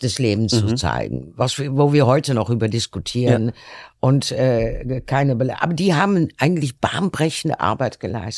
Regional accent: Netherlands; German is a second language; Also das würde bei uns in Holland nie laufen.

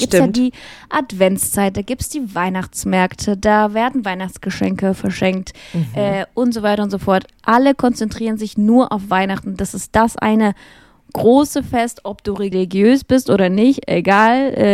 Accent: Russia; Ich bin ja in Russland aufgewachsen

